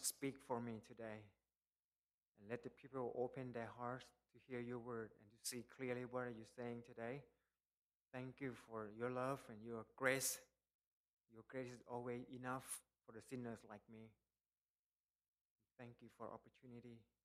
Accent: Phetchaburi, Thailand; born there; English is a second language; I was born from Phetchaburi, which away from Bangkok, 2 hours.

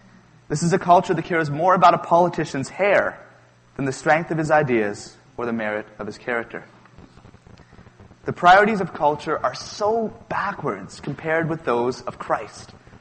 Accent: Vancouver, British Columbia, Canada; I'm from Vancouver.

